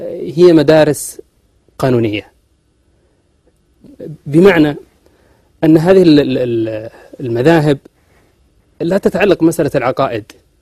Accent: Saudi Arabia; عندنا في الأحساء

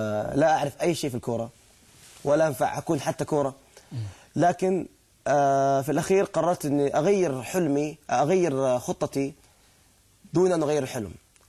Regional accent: Jeddah, Makkah Province, Saudi Arabia; born there; أنا من مواليد جدة، من أحد الأحياء اللي تعتبر فقيرة في جدة

